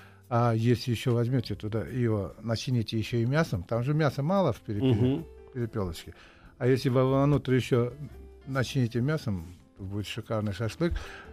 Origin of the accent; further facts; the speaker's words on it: Uzbekistan; Да, я из Узбекистана.